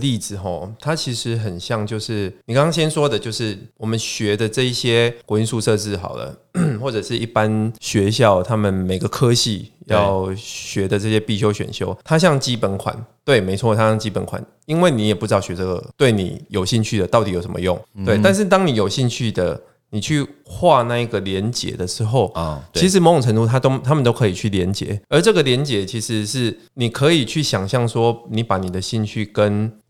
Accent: Wandan, Pingtung County, Taiwan; 没有，我是万丹。

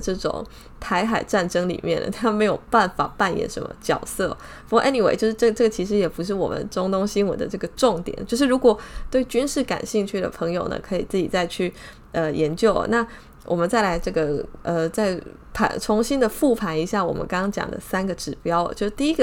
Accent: Taiwan; 那就像是这个我们台湾这边也非常的多哦

